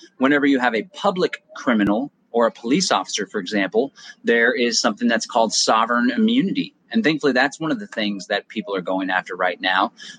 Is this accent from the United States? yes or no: yes; Austin, Texas, United States; especially some areas like my hometown of Austin, Texas